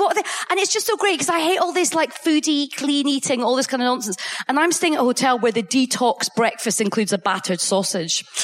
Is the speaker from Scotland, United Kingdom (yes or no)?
yes; Coatbridge, Scotland, United Kingdom; I grew up in Coatbridge.